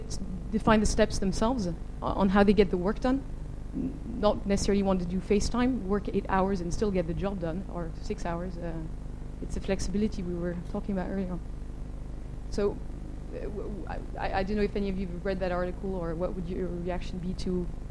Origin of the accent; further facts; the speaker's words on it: France; I come from France